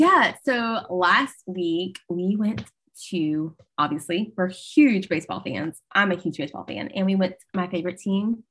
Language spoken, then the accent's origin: English; Louisiana, United States; I mean, I grew up in Louisiana, right? So I'm like, I didn't really watch football, but two, if I did, it was like the Saints or the Tigers.